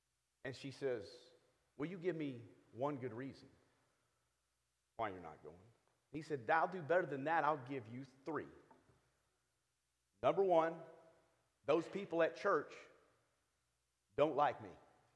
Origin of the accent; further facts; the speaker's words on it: Houston, Texas, United States; I grew up in Houston, Texas, where my father was the minister of the Bama Road Church of Christ. We moved there in 1972 to start that church, and that was really my entire childhood.